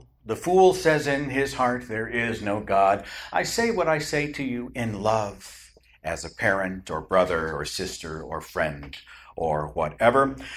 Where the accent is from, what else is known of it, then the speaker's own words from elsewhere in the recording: Tulsa, Oklahoma, United States; but I was at a sushi place in Tulsa, my hometown.